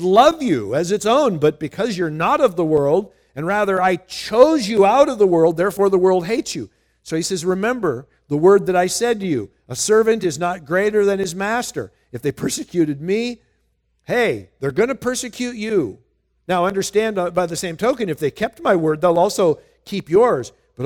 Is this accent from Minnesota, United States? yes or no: yes; Minnesota, United States; born there; You might say, why are you a Minnesota Viking fan? I was born in Minnesota. That's the only reason.